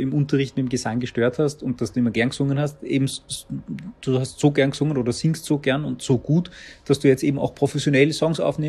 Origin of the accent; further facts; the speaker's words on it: Baden, Lower Austria, Austria; Ich komme aus Baden